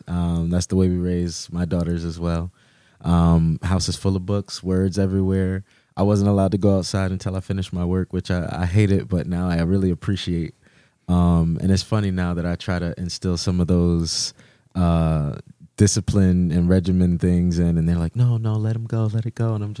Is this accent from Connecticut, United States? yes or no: yes; New Haven, Connecticut, United States; Moved around a little bit. Started out in the Hill, grew up in the Hill for most of my life.